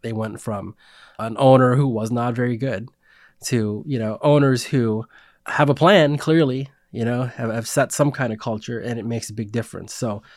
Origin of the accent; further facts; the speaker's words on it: California, United States; Like, I grew up in the Bay Area.